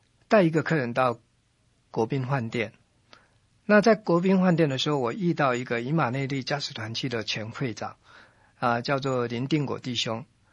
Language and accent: Chinese; Taipei, Taiwan; 因为我以前从小就在台北，是台北工作完了到高雄去那个公司上班，然后工作结束以后又回到台北来。